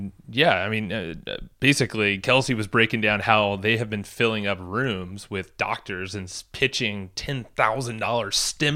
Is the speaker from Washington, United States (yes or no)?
no; San Diego, California, United States; I'm from San Diego.